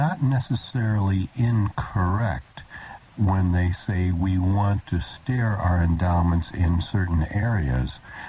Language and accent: English; California, United States; I think maybe the fact that I grew up in Southern California.